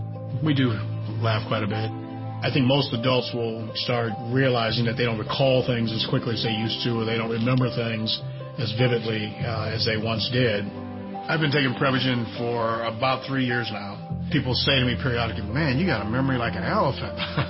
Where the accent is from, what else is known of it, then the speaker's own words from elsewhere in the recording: Cleveland, Ohio, United States; I'm 68 years old. I grew up in Cleveland, Ohio, majored in business administration.